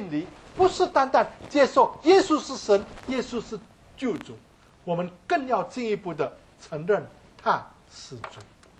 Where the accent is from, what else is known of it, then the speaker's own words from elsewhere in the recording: Indonesia; 我从来没有想过说水会对我的皮肤不适合，我在印尼长大的